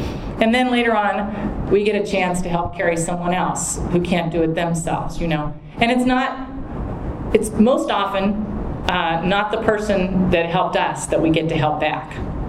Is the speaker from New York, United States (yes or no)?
no; California, United States; but hey, I'm from California.